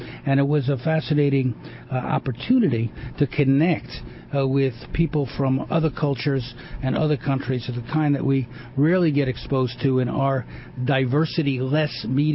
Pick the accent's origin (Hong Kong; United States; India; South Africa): South Africa; Even though I don't live there, I'm proudly South African